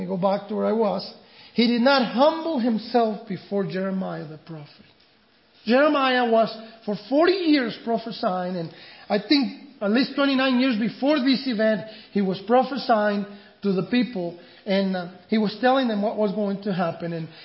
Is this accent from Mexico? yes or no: yes; Mexico; When I grew up in Mexico, you know, one of the things that I remember in my childhood is that we would play on the river, swim in the river.